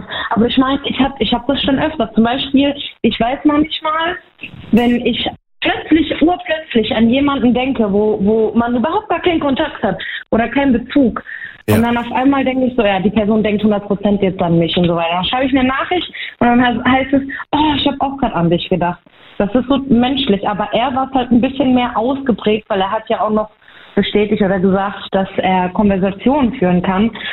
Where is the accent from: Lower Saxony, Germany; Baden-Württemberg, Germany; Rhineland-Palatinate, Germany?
Rhineland-Palatinate, Germany; Baumholder; Ich bin aus der Pfalz, aus Baumholder.